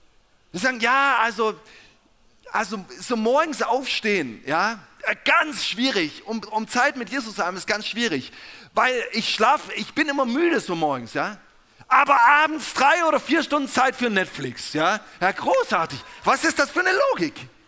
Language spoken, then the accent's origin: German; Saxony, Germany; now in southern Germany; Ich komme ja ursprünglich nicht hier aus dem Süden und ich komme eigentlich aus dem Erzgebirge. Ja? Und ja, Osten rockt.